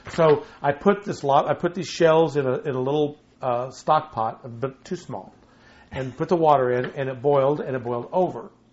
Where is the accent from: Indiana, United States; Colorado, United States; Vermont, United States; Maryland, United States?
Colorado, United States; Colorado Springs; My hometown.